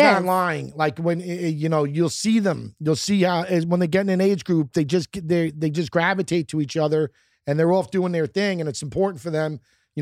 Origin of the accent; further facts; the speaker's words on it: Queens, New York, United States; I'm from Queens, so it's like neighbor bars that I know.